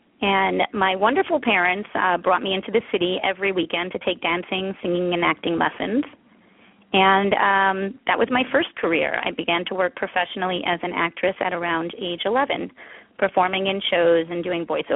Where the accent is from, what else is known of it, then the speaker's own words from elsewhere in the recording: Merrick, New York, United States; I grew up in Merrick, Long Island, which is a suburb of New York City, with my parents and an older sister and a poodle named Muffin Taffy Fluffy.